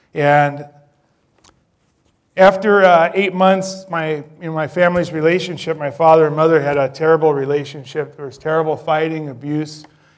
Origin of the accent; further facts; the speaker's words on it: Bronx, New York, United States; And I grew up in the Bronx. I grew up in an Orthodox Jewish family, which is probably unusual.